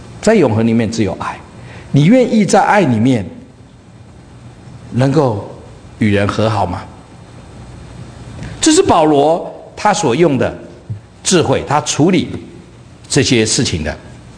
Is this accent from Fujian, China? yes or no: yes; Fujian, China; 天涯海角，你从四川来，我从福建来